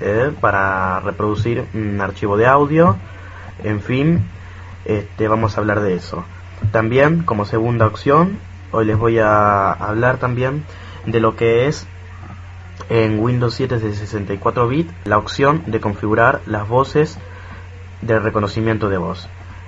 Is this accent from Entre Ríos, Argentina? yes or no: no; Buenos Aires, Argentina; soy de Buenos Aires, Argentina.